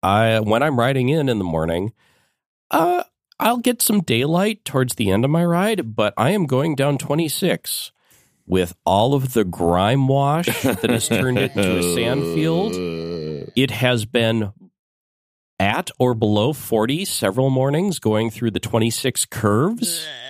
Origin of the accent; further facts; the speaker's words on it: Minnesota, United States; Look, I'm not proud of this, but I grew up in Minnesota, and I have ridden through a couple snowstorms before.